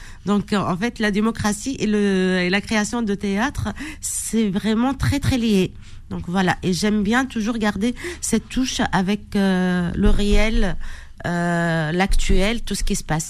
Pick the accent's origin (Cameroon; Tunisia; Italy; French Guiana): Tunisia; Kasserine, Kasserine Governorate; now in Paris, France; Voilà, je suis partie de Caisserine à Paris.